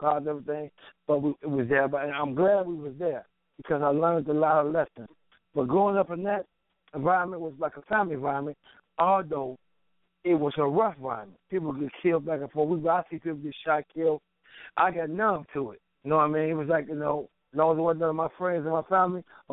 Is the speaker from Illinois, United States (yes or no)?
yes; Chicago, Illinois, United States; Well, I grew up in Chicago in one of the Rufus projects in the world, and I was in the project.